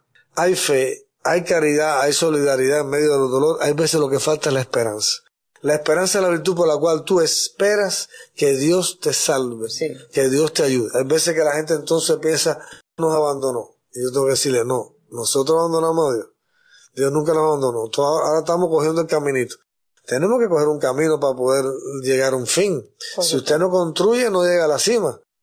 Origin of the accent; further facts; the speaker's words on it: Camagüey, Cuba; Y yo los veo allá en mi ciudad de Camagüey